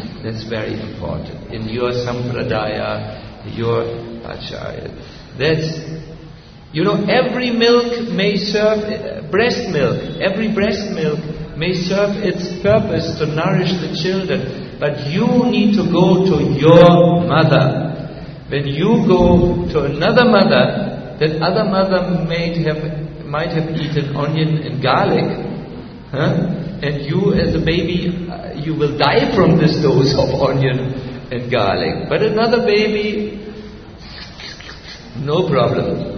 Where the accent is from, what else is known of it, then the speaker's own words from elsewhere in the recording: Germany; We are from Germany. We are very stubborn people.